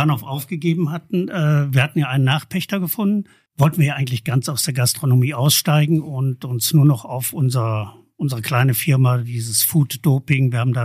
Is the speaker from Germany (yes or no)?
yes; Oberhausen, North Rhine-Westphalia, Germany; now in Bottrop, Germany; Nee, ich komme aus Oberhausen.